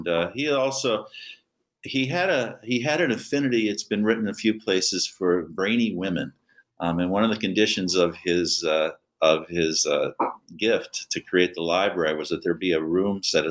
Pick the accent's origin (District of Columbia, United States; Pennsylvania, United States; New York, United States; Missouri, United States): Pennsylvania, United States; I came from Pennsylvania, and we had Dubois, Pennsylvania, right down